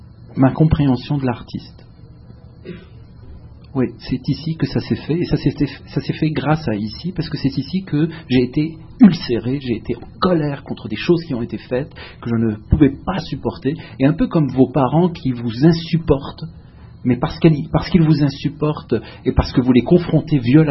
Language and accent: French; Montreal, Quebec, Canada; la vérité, je suis Montréalais. Ça, c'est indéniable. Je me suis dit, je suis un type de Montréal. Je vis à Montréal, je crée à Montréal. Mes amis sont Montréalais. Je connais cette ville comme ma poche.